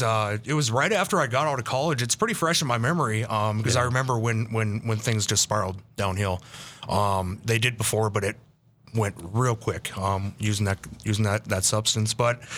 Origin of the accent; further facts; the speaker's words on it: Bismarck, North Dakota, United States; I'm 33 years old. I grew up in Bismarck, North Dakota here, Bismarck native.